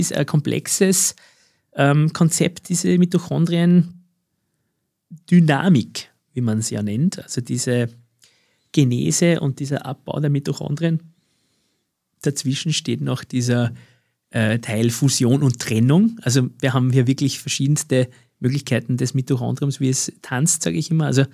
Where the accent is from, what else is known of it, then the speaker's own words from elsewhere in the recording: Austria; Als Österreicher kann man zumindest noch sagen, Skifahren mit der Tochter.